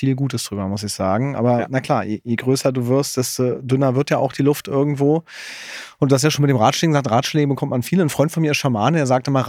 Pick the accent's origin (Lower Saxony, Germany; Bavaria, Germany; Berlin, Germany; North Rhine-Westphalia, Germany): Berlin, Germany; ich als Berliner und du als Hamburger, so ein bisschen Pech.